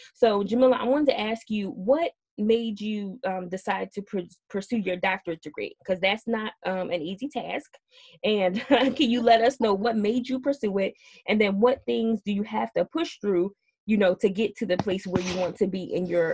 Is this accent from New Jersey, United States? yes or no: yes; Newark, New Jersey, United States; So I grew up in Newark, New Jersey, mm-hmm. Which is another like kind of like underserved area.